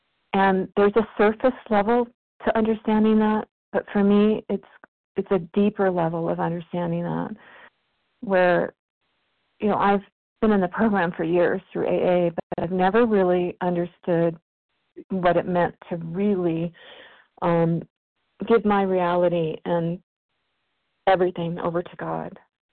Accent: California, United States; from California.

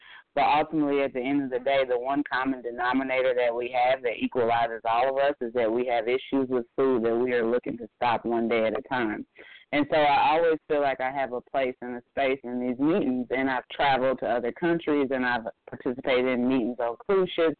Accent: Midwest, United States; now in Atlanta, United States; I'm coming from the Midwest where we could talk about certain food items

